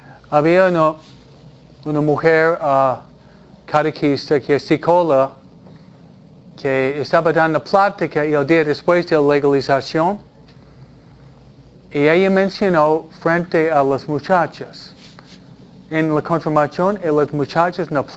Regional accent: New York, United States; porque somos de Nueva York, ¿no?

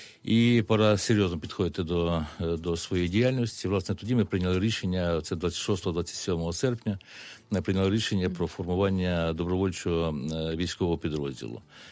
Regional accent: Zakarpattia Oblast, Ukraine; Ну, от і в зв'язку з тим, що ми з Закарпаття

